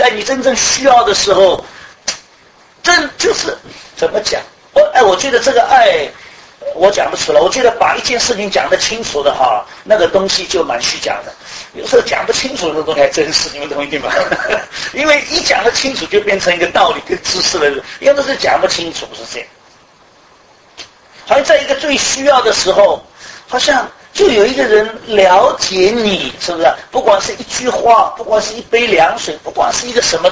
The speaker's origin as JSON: {"language": "Chinese", "region": "Shanghai", "country": "China", "said": "我们上海人最会了，最会了，是吧？"}